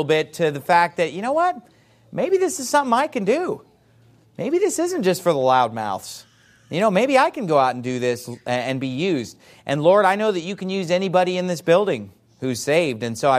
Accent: California, United States; I'm from California, you know, the West

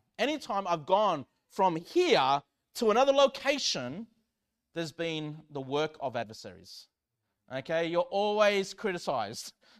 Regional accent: Australia; I'm from Australia, so I don't know what other countries are like, you know, and I've been going to church all my life, pretty much, since I've been born, pretty much, okay, growing up in a Christian home.

